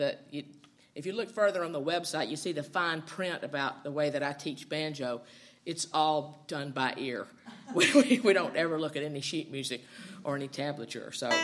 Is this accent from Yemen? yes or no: no; Georgia, United States; Originally, though, I'm from Georgia, and I did not grow up in a musical family